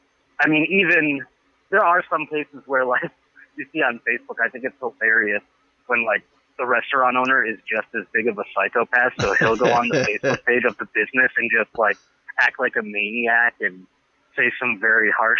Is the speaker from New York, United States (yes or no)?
yes; Buffalo, New York, United States; I used to do morning radio in my hometown of Buffalo, New York